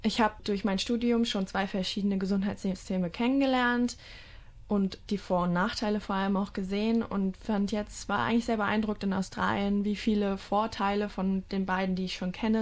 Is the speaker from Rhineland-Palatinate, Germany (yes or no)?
no; Frankfurt, Hesse, Germany; Ich bin 23 Jahre alt und ich komme aus Frankfurt, aus Deutschland. Und bin zurzeit hier in Brisbane